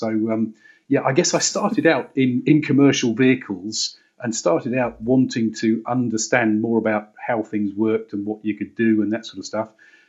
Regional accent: Luton, East of England, United Kingdom; born there; I'm proud to say I was born in Luton. You know, there's a time where you wouldn't have said that, but I was born at Luton and Dunstable Hospital.

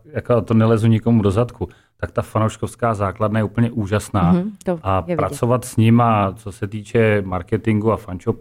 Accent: Teplice, Ústí nad Labem Region, Czechia; já jsem z Teplic a teplický hokej je prostě Litvínov

